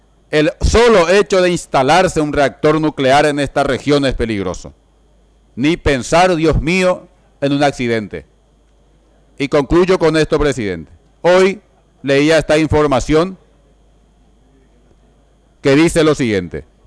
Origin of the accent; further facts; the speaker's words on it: Paraguay; pero necesitamos, como paraguayos y como Estado, tener una posición firme